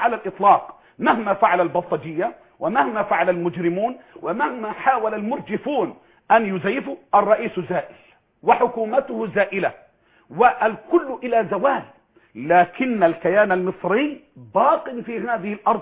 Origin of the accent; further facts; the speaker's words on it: Egypt; ان احنا اولاد مصر البرره